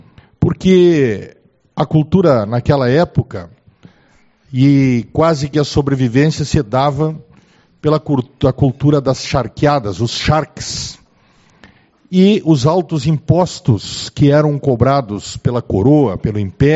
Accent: Rio Grande do Sul, Brazil; àquela parte do povo que somos nós, gaúchos e gaúchas

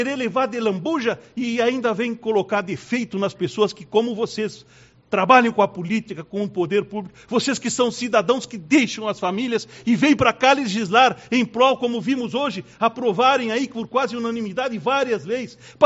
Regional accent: Rio Grande do Sul, Brazil; Como é que eu não vou me animar a falar do meu Rio Grande, da minha terra, da minha cultura, da minha gente?

